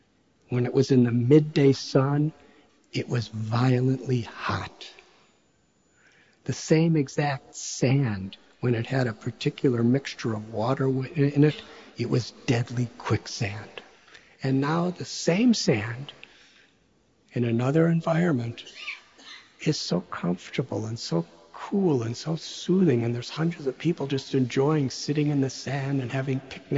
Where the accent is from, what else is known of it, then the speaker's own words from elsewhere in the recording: United States; When I was a little boy growing up in America in the 1960s, a teenager, it was a turbulent time.